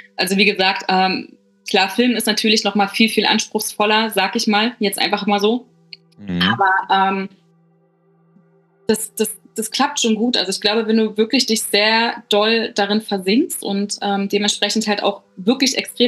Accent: Berlin, Germany; born there; Ja, ich bin sogar gebürtige Berlinerin.

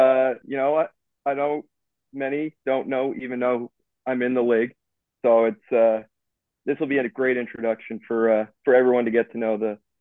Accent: Halifax, Nova Scotia, Canada; I'm 36 from Halifax, Nova Scotia. I don't even know if guys even know where that is, but we're out on the east coast of Canada.

